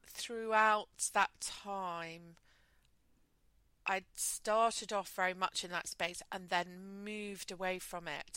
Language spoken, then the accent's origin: English; Yorkshire and the Humber, United Kingdom; Well, because the the Peter Sutcliffe's crimes are my hometown murder.